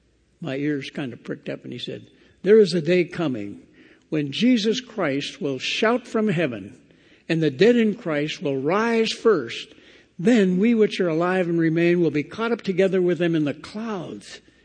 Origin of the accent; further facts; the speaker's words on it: Detroit, Michigan, United States; moved away as an adult; didn't say that I was born in Detroit and at 18 went in the Air Force and left Detroit and never went back.